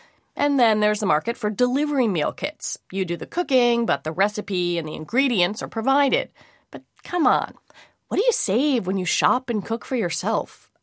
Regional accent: New York, United States; Trust me, as a New Yorker, that's amazing.

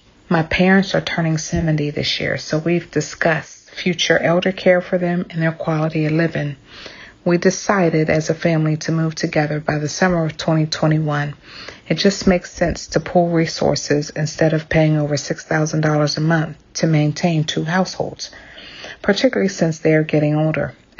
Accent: Short Pump, Virginia, United States; I'm from Short Pump, Virginia.

